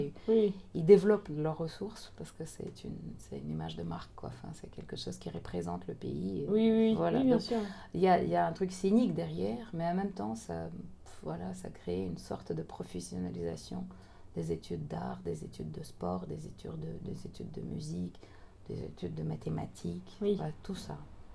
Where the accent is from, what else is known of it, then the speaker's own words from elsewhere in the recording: Moscow, Russia; Je lui ai expliqué en anglais à l'époque que je venais de Moscou